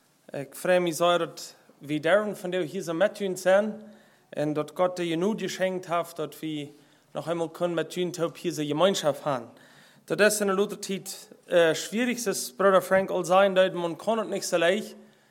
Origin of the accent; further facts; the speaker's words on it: Mexico; Bei uns in Mexiko ist es so, dass wir können im Vorjahr einmal in Stadt nicht kommen können